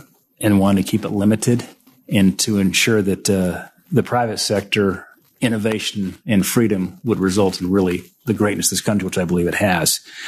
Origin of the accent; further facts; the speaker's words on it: Montana, United States; including my home state of Montana